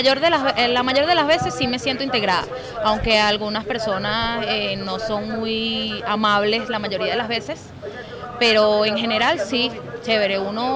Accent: Caracas, Capital District, Venezuela; moved away as an adult; now in Bogotá, Colombia; Yo soy de Caracas, Venezuela. Tengo 3 meses acá en Bogotá

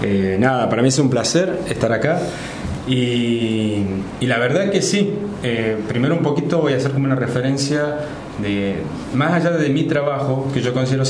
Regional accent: Salta, Argentina; Nada, yo soy salteño, me formé gracias a la necesidad de trabajar en zonas de vulnerabilidad de la ciudad de Córdoba, ¿sí?

